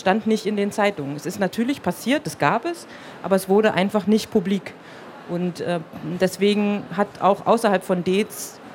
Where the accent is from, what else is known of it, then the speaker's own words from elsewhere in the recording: Potsdam, Brandenburg, Germany; Und ich komme aus Potsdam und ich bin auch in Potsdam aufgewachsen.